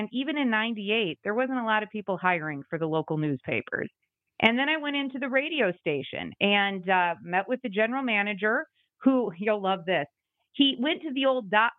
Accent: South Dakota, United States; I had just transferred back to my hometown college, a liberal arts college, Dakota Wesleyan University.

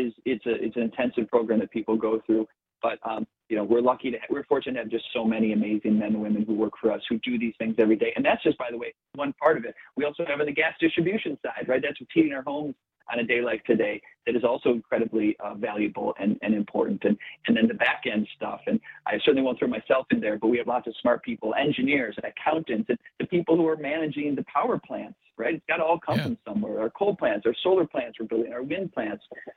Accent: Midwest, United States; also born or lived in California; I'm a Midwest guy. I've been born and raised in the Midwest my whole life, a short time for a job in California

